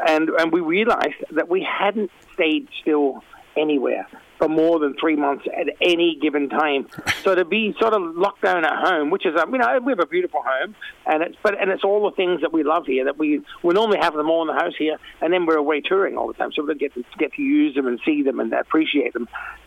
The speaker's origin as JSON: {"language": "English", "town": "Glenelg", "region": "South Australia", "country": "Australia", "tie": "born or raised there", "said": "And to be playing at Glenelg Beach is, you know, in my hometown. You know, I used to go and fish off Glenelg Jetty."}